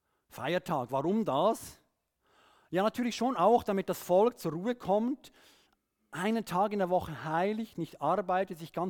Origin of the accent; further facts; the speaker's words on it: Switzerland; dass wir auch das checken müssen als Schweizer.